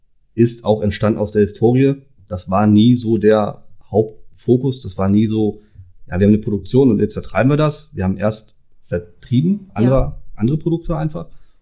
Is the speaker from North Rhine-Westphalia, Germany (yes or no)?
yes; Dülmen, North Rhine-Westphalia, Germany; born there